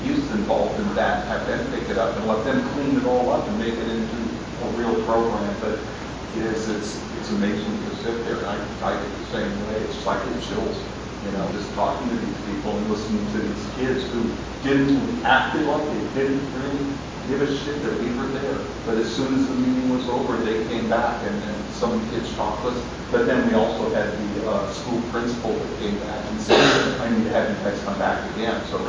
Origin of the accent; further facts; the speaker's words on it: California, United States; I'm from the Contra Costa area in Northern California.